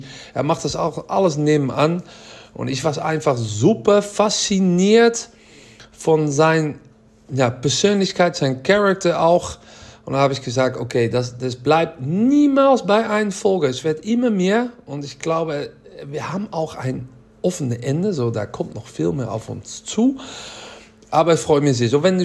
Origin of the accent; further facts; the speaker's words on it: Netherlands; German is a second language; man hört das man vielleicht ein bisschen na. Ja, ich weiß, ich bin Holländer